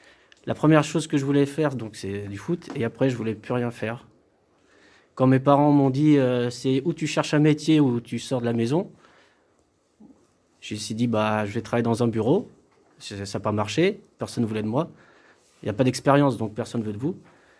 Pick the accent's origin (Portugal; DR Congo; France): Portugal; Le ménage, bon, je suis portugais, donc maçon, pour changer.